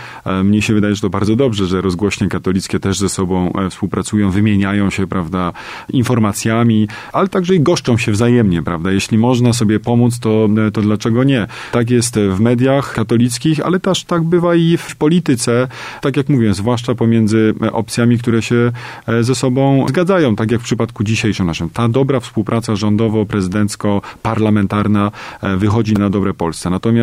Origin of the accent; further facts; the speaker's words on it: Wieluń, Łódź Voivodeship, Poland; pochodzę z archidiecezji częstochowskiej tutaj, spod Wielunia, prawda? Więc dla mnie i Matka Boska Jasnogórska, i Kościół katolicki ma kluczowe znaczenie w jakby w tworzeniu mojej własnej tożsamości.